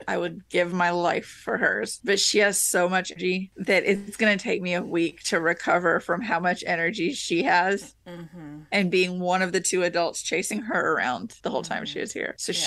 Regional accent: Macon, Georgia, United States; And we were like, no, we're from Macon. It's about an hour and a half, 2 hours, depending on traffic.

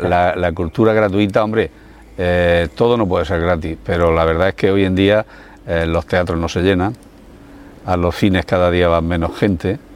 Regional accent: Cartagena, Region of Murcia, Spain; Así somos los cartageneros.

